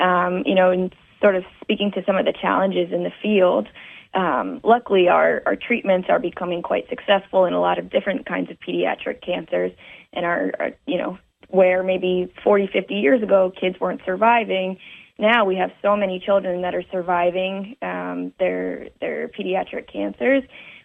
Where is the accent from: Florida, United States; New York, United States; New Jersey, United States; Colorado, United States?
New Jersey, United States; born or raised there